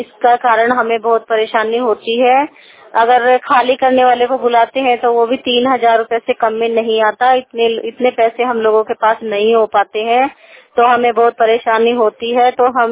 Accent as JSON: {"language": "Hindi", "town": "Bhattavasti", "country": "India", "said": "मैं भट्टावस्ती से हूँ।"}